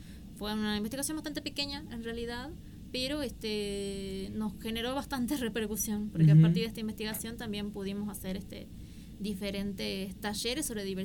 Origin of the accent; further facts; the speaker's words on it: Jujuy, Argentina; Menos si te puedes comparar lo que somos los jujeños, que medimos metro, claro, 60, con suerte, uh-huh, metro 70.